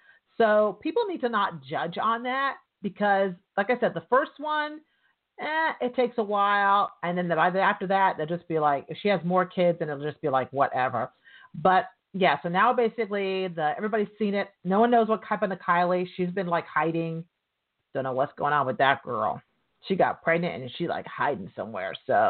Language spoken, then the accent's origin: English; New York, United States; Trust me, I'm from New York, I know about back scratching.